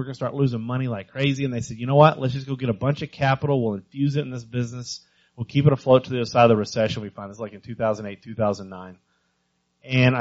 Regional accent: Texas, United States; moved away as an adult; now in Philadelphia, United States; And then I got hired and we moved to Philadelphia. You know, and it's always interesting moving from growing up in West Texas, going to Texas A&M, and then moving to Philly.

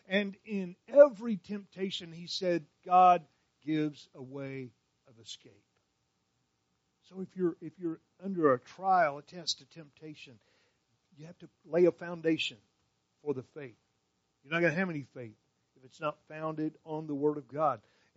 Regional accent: Gainesville, Texas, United States; when I was a kid, I grew up in Gainesville, Texas, just north of here.

